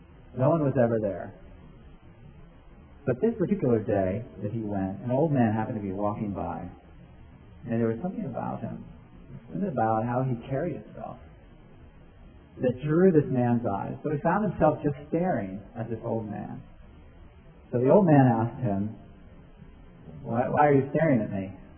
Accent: New York, United States; I am a Christian, but I'm also an American. I'm a New Yorker, and I'm essentially a villager.

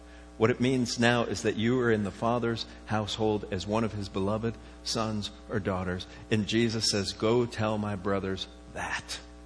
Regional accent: Florida, United States; I grew up in South Florida. I don't think they have heat lightning out here.

